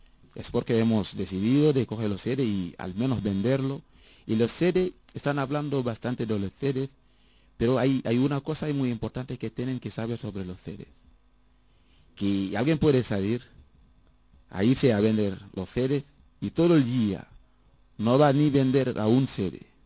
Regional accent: Senegal; yo soy un chico senegalés

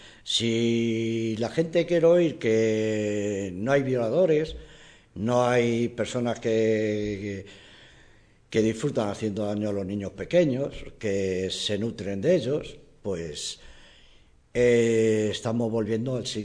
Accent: Spain; Yo de esto soy español, me avergüenzo mucho de muchas cosas que hacen aquí

